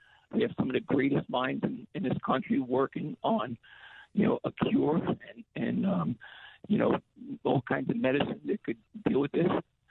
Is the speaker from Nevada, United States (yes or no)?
no; New York City, New York, United States; I mean, I born and raised in New York City, and I've been in NYPD since 1982.